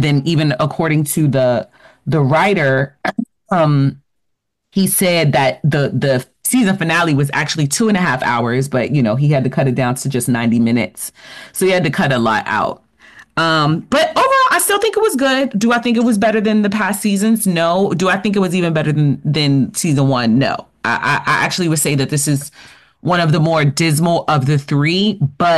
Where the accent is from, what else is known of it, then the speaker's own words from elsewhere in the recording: New York, United States; Like, you know, I'm from New York, so it's like I get it.